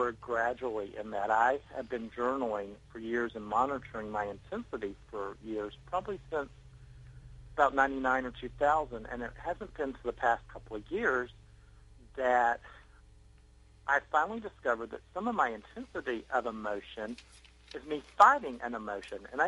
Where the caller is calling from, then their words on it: Hartwell, Georgia, United States; I'm calling from Hartwell, Georgia